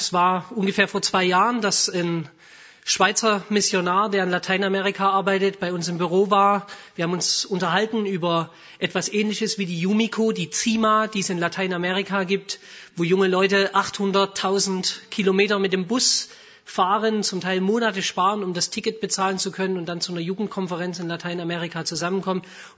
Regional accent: Stuttgart, Baden-Württemberg, Germany; komme hier aus Stuttgart

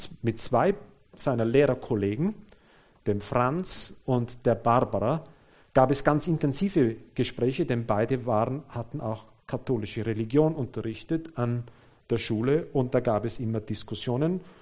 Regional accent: Austria; Ich habe vor 20 Jahren ungefähr mitgearbeitet bei einer Gemeindegründung bei uns in Österreich, in Mattighofen.

